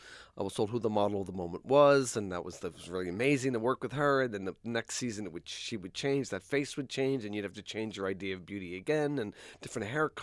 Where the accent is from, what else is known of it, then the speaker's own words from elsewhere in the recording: New York, United States; And you know, I don't give up quite so easy. I'm a New Yorker.